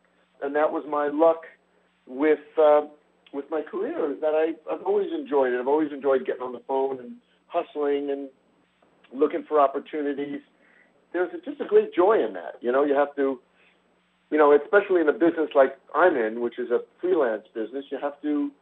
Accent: Long Island, New York, United States; I grew up in Long Island, so I took a shot, and boom, there I was.

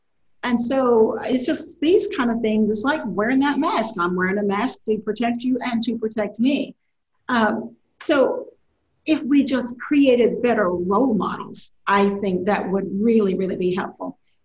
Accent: Willisville, Arkansas, United States; I often talk about growing up in Willisville in Nevada County in South Arkansas

